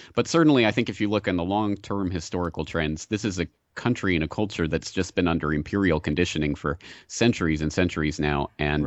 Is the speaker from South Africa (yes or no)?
no; Canada; I am Canadian, but I've become a bit of a wussy for the last 9 years, 10 years here, so.